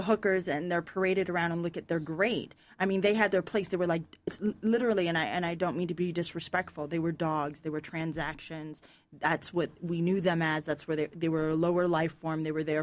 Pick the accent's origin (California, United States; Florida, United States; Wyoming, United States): California, United States; Hollywood; I grew up in Hollywood below the tracks with my mom